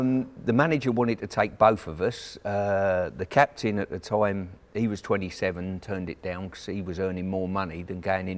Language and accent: English; London, United Kingdom; Yeah, I mean, I'm from West London, so QPR are my local team.